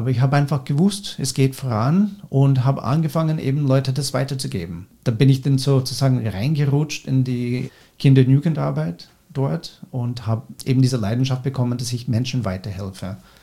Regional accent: United States; German is a second language

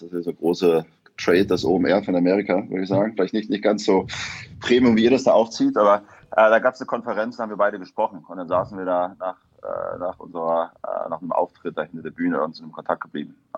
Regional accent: East Germany, Germany; moved away as an adult; also born or lived in Hamburg; now in United States; Ich komme ursprünglich aus Ostdeutschland.

